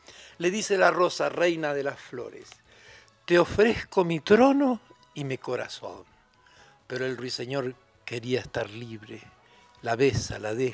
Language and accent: Spanish; Ingeniero Jacobacci, Río Negro, Argentina; also born or lived in San Antonio; allá en mi sur, en mi pueblo, en Ingeniero Jacobacci, pueblo de, yo nací en San Antonio, pero me crié en Jacobacci 54.